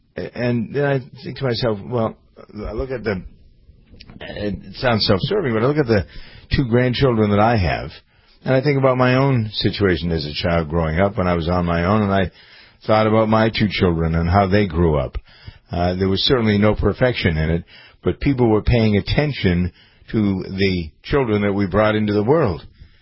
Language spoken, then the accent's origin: English; Framingham, Massachusetts, United States; when I was in the hospital emergency room in my hometown of Framingham, Massachusetts